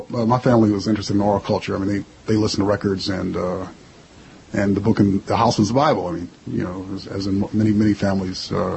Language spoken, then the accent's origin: English; Buffalo, New York, United States; now in California, United States; I've been in California for 20 years, But I still have a sort of style that's Southern, and that's maybe Polish Catholic, growing up in Buffalo. First dances I learned to do were the polkas.